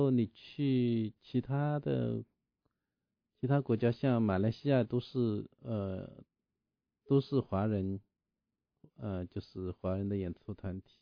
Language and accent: Chinese; Suzhou, Jiangsu, China; 是我的家乡